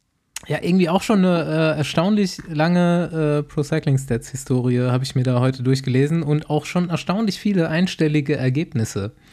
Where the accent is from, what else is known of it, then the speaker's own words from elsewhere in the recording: Bavaria, Germany; endlich mal wieder über die bayerische Grenze gefahren. Man darf es gar nicht so laut sagen, auch meine Heimat.